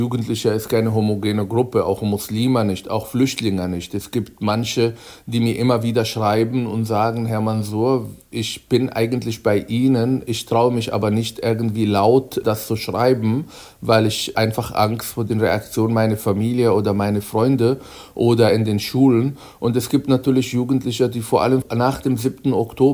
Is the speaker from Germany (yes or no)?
yes; Germany; weil ich auch Deutscher bin und erst in Deuts